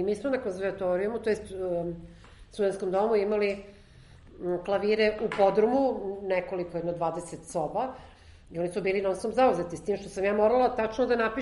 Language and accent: Serbian; Belgrade, Serbia; Pa da, ja sam došla iz Beograda u kome nije baš mnogo se vežbalo.